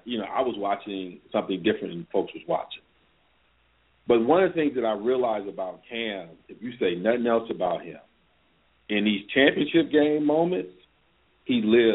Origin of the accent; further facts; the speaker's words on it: Michigan, United States; I grew up in Michigan. Everybody says, why aren't you a Lions fan?